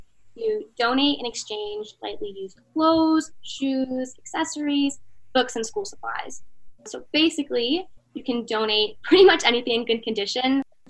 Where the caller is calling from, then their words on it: Miami, Florida, United States; I'm 20. I'm calling from Miami, Florida.